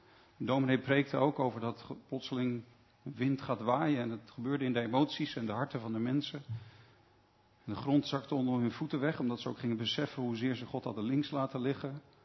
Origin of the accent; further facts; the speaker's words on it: Netherlands; Ik kom niet van de Veluwe. Ik kom uit het westen van het land.